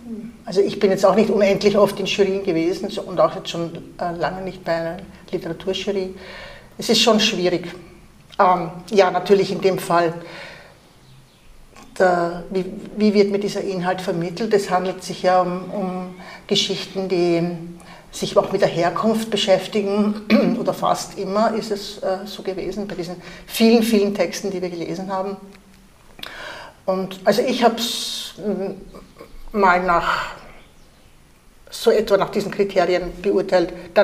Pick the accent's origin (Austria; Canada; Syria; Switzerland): Austria; German is a second language; also born or lived in Iraq; Ich bin im Irak geboren worden und bin als Kind schon nach Österreich gekommen. Ich habe meine erste Sprache mehr oder weniger verloren. Also ich habe nicht deutsche Muttersprache, habe aber immer nur auf Deutsch geschrieben.